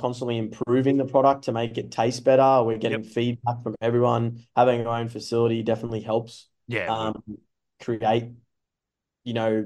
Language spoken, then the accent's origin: English; Brisbane, Queensland, Australia; I am originally from Brisbane